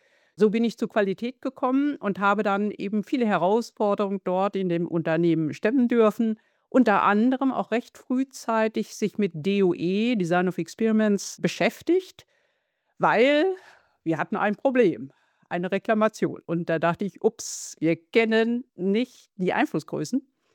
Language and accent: German; North Rhine-Westphalia, Germany; Ja, ich komme erstmal örtlich aus Nordrhein-Westfalen, aus dem schönen Lipperland und ist so 100 Kilometer von Hannover entfernt